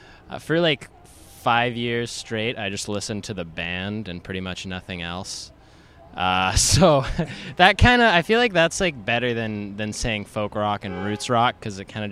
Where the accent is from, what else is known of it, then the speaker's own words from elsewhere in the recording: Vancouver, British Columbia, Canada; now in Victoria, Canada; I'm from Vancouver. And then, like, 5 years ago, I moved to Victoria, and I met all these lovely people.